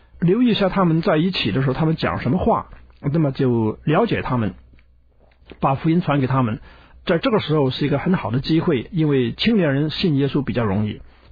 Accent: China; 以前呢，我们中国人呢，在清朝的时候，当西方人来传道的时候

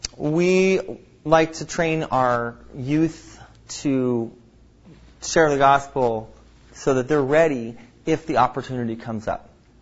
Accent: California, United States; And you see, we grew up in Southern California. There's a lot of earthquakes there.

